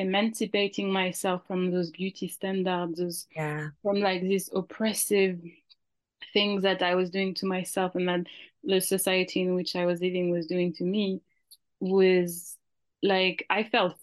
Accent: France; also born or lived in Africa; growing up in France, even though I tried to learn at some point, I didn't really know better. So it wasn't until I got to Africa that I really learned how much I could do with my hair.

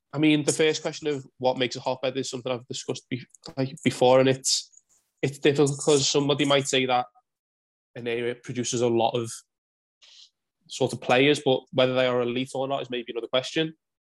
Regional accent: Huyton, North West England, United Kingdom; Yeah, so I grew up in Highton, sort of just on the outskirts of Liverpool.

